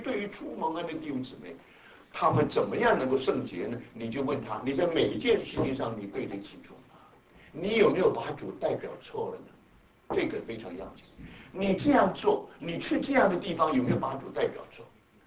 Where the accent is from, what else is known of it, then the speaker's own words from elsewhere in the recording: China; 因为我不是日本人嘛，我是中国人嘛